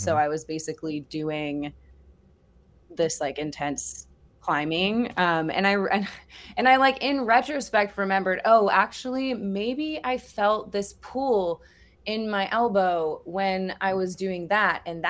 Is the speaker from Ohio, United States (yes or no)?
yes; Ohio, United States; I'm from Ohio originally.